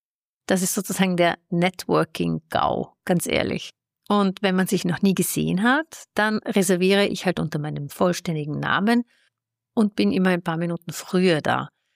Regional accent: Vienna, Austria; Ich starte mit dem Business Lunch in Wien, meiner Heimat

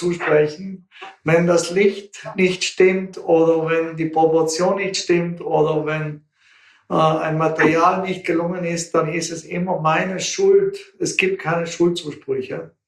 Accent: Dolomites, Italy; moved away as an adult; Natürlich denke ich an die Dolomiten. Das ist meine Heimat. Ich habe die zwar mit 18 verlassen, aber die Dolomiten sind eine Konstante in meinem Leben.

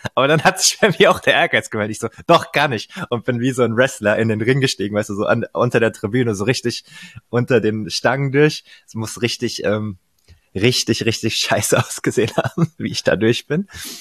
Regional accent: Hesse, Germany; Ich bin ja auch auf den Sandplätzen hier im Rheingau aufgewachsen.

